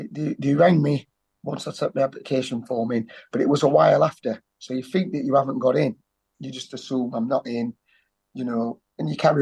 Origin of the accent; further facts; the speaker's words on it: Sheffield, Yorkshire and the Humber, United Kingdom; and I'm from Sheffield, so I thought, something's got to help me.